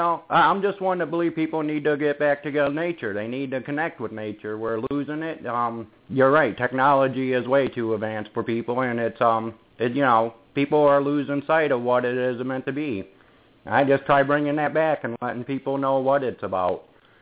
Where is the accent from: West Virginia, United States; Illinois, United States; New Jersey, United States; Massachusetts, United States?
West Virginia, United States; Actually, I'm from all over. I don't know where my accent actually comes from. I'm originally from West Virginia.